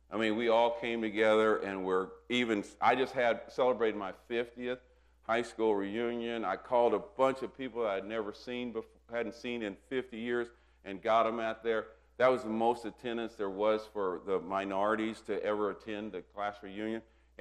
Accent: Illinois, United States; I grew up right outside of St. Louis, but I was about 45 minutes from Kentucky. So we were really in the South, Southern Illinois, where it was classified.

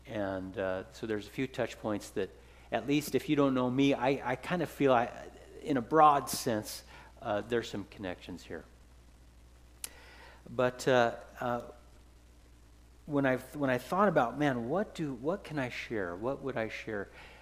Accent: Dayton, Washington, United States; And that is, I was raised in Dayton, Washington. That's my home.

